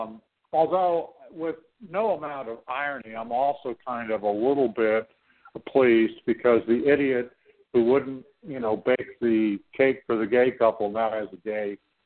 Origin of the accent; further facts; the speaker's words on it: Canada; you and most of our listeners know that I'm a Canadian